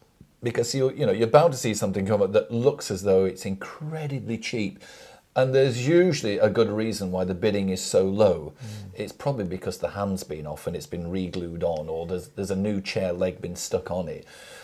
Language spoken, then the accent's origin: English; Nelson, North West England, United Kingdom; growing up in Nelson, nearby is the town of Accrington. Accrington fits strategically between Burnley and Blackburn.